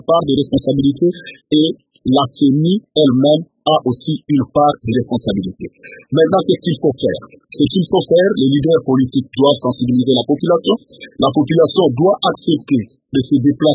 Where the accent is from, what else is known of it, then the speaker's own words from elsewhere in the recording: Bagata, Kwilu, DR Congo; c'est ce qui se passe d'ailleurs chez moi à Bagata